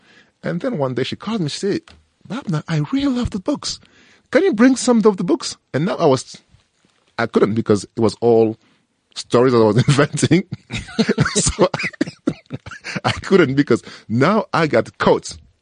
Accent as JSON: {"language": "English", "country": "France", "tie": "born or raised there", "said": "Yeah, that was my reality growing up in France."}